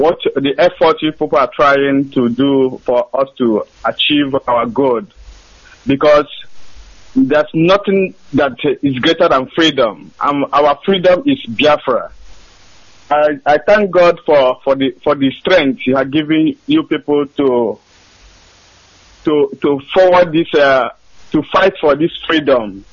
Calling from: Norway; I'm calling from Norway.

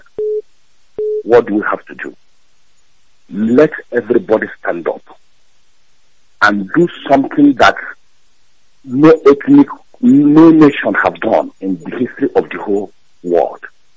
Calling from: Ukraine; I'm calling from Ukraine.

